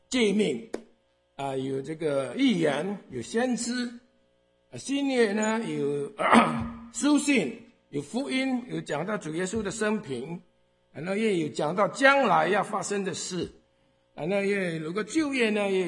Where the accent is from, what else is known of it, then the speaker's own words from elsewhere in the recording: United States; Chinese is a second language; 我是华侨哦，莱阳华侨，在美国那学习长大，所以我的中文不是很行